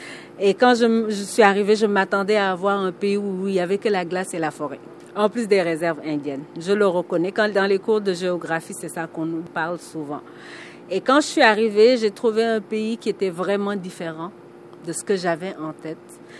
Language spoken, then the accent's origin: French; Senegal; moved away as an adult; now in Canada; je suis originaire du Sénégal. Je suis au Québec depuis un certain nombre d'années. Je suis arrivée ici en 1996 comme étudiante étrangère. Actuellement, je travaille au Québec également.